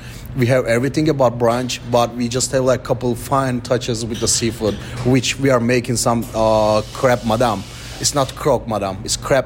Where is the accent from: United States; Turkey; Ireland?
Turkey; Also, I'm from Turkey, which our primary protein is lamb.